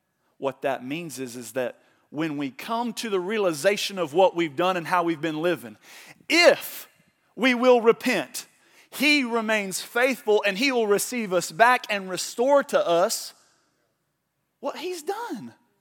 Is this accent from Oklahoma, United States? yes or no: yes; Oklahoma, United States; and I'm from Oklahoma, so sometimes it's hard for me to read whenever I look.